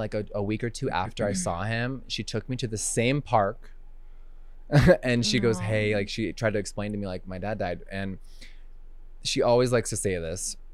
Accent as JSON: {"language": "English", "town": "Huntington Beach", "region": "California", "country": "United States", "said": "So I'm from Huntington Beach, 714."}